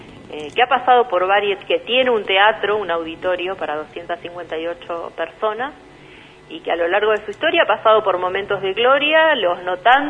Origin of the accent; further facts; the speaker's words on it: Rosario, Santa Fe, Argentina; Yo soy de Rosario, toda mi vida fui periodista desde los 19 años.